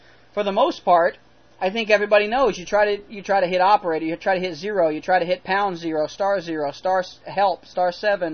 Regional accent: Southern United States, United States; I'm from the South, man. RC Cola, man.

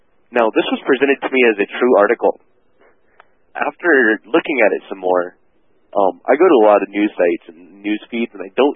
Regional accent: Washington, United States; I grew up in America watching Vancouver TV stations because it was the closest city. I lived in like an American suburb of a Canadian city.

